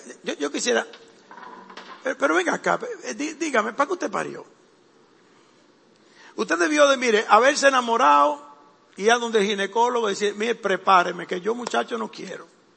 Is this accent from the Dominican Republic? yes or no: yes; Dominican Republic; Nosotros somos dominicanos.